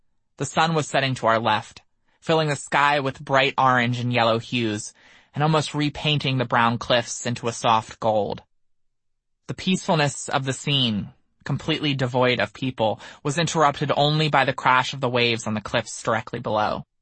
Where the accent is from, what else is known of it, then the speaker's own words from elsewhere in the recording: Wilmington, Delaware, United States; find something in Philadelphia, just a 30-minute drive from my hometown of Wilmington.